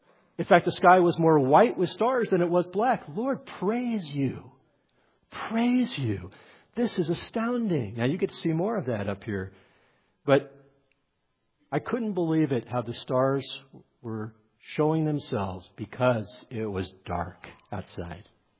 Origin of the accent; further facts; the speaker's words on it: Los Angeles, California, United States; I grew up in the Los Angeles area.